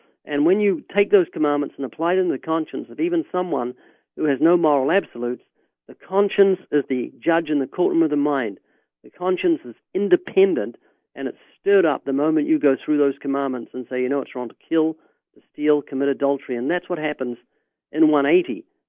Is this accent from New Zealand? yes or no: yes; New Zealand; I'm from New Zealand. I live down under.